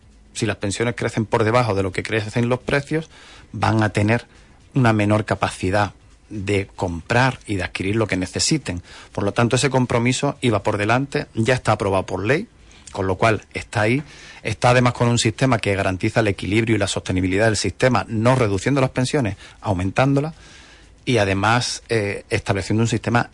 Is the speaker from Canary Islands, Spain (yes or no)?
no; Andalusia, Spain; para que nosotros gestionemos nuestros intereses como andaluces y andaluzas